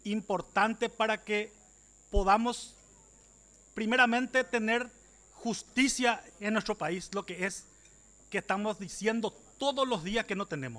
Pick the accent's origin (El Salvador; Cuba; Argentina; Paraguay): Paraguay; esta es la manera de como paraguayos ir creciendo.